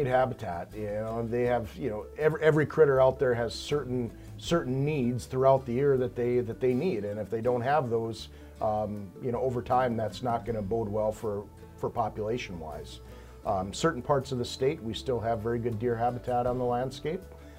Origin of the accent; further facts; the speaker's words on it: North Dakota, United States; born and raised in North Dakota